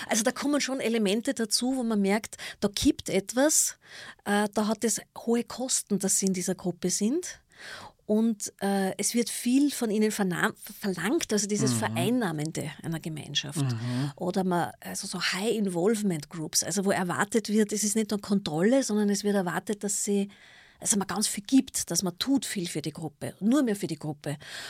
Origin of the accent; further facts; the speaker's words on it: Kirchschlag, Austria; Das ist quasi mein Heimatort Kirchschlag.